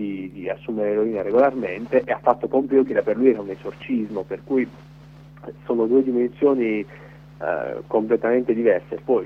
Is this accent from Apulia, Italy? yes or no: yes; Bari, Apulia, Italy; sono stato testimone perché sono di Bari, sono stato in quegli anni, ero a Bari